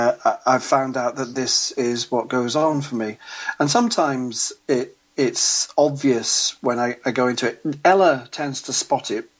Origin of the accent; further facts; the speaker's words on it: England, United Kingdom; That's the world I grew up. I grew up as in Protestant England, and that's maybe I'm just hardwired to think right.